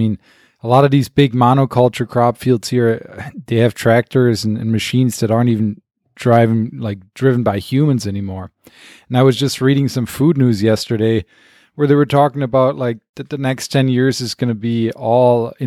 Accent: Germany; I'm from Germany originally

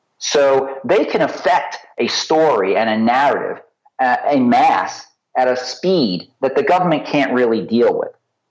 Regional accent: United States; I really am thrilled to see young people speaking up, especially as an American, where the young people in our country are blind to what's going on in terms of politics.

